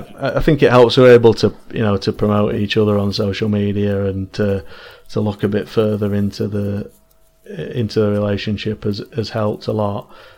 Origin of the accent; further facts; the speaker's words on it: Worksop, East Midlands, United Kingdom; I'm from Worksop originally, which is about 15 miles away from Sheffield.